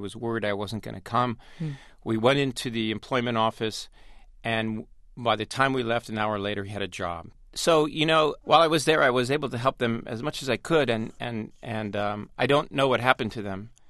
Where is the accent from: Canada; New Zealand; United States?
United States; It's my home. I'm an American.